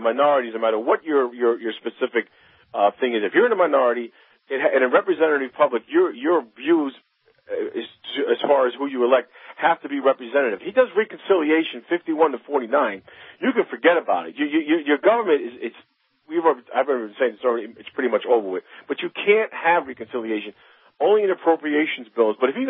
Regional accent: New York, United States; in New York, my home state, New York State

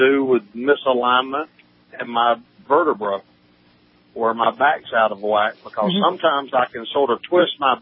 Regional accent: South Carolina, United States; I'm from South Carolina. I'm listening on XM Radio.

